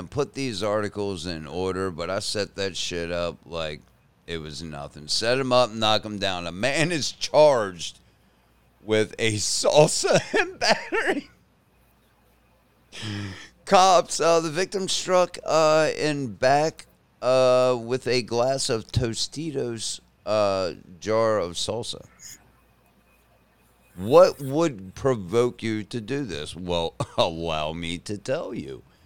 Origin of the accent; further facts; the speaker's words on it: East Coast, United States; now in Ohio, United States; I grew up on I grew up on the East Coast